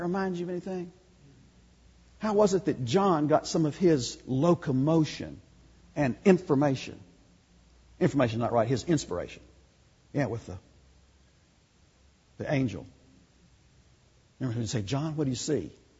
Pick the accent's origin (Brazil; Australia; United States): United States; the South; You know, my mother told me, you know, I grew up in the South